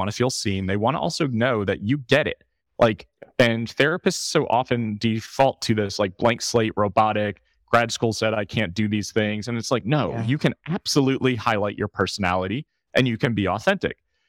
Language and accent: English; New York, United States; I'm from New York.